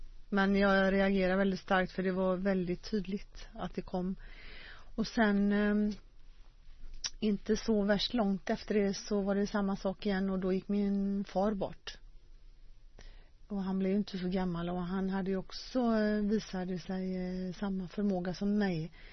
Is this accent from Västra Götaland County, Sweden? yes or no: yes; Gothenburg, Västra Götaland County, Sweden; Ja, jag är från Göteborg.